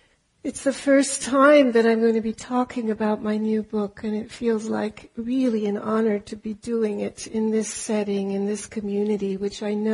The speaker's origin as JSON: {"language": "English", "country": "Germany", "tie": "born or raised there", "also_born_or_lived": "Austria", "second_language": "English", "said": "I am German, and I grew up in Austria and Germany. I was born eight years after World War II ended."}